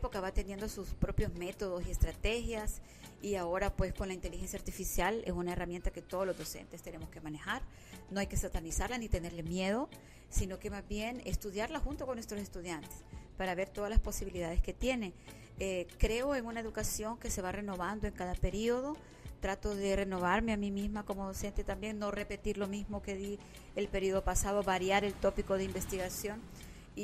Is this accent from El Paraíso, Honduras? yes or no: yes; Danlí, El Paraíso, Honduras; yo soy de Daní, El Paraíso, un departamento, uno de los 18 departamentos de Honduras, y tuve la fortuna, pues, de nacer en un hogar en el que mis padres eran maestros